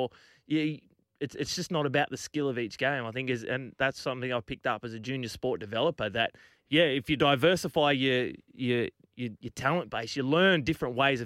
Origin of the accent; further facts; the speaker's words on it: Sydney, New South Wales, Australia; I grew up in Sydney in 2230, where the great people live.